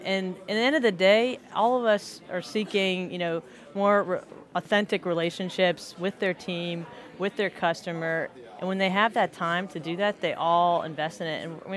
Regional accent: Florida, United States; So yeah, I was born and raised in Florida. I wanted to do something totally different. Went to college in Minnesota.

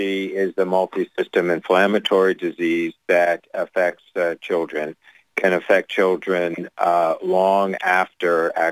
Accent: Pittsburgh, Pennsylvania, United States; I grew up in Pittsburgh where Salk invented the vaccine

